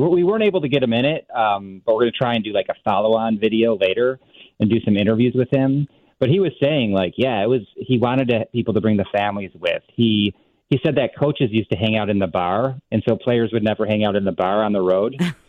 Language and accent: English; Elmhurst, Illinois, United States; Yeah, I grew up in Elmhurst, lived in Chicago a long time, went to North Park University. Now I live in Arlington Heights.